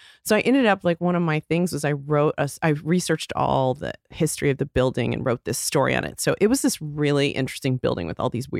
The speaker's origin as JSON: {"language": "English", "region": "Texas", "country": "United States", "said": "I won an internship through the LA Times, which, why, I'm from Texas, the LA Times gave me this internship, but they sent me to Chicago."}